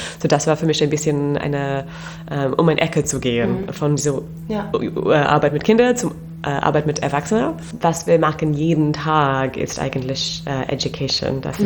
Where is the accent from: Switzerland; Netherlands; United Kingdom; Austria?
United Kingdom; England; German is a second language; moved away as an adult; now in Berlin, Germany; Ja, ich komme aus England und ich bin in Berlin seit 6 Jahren.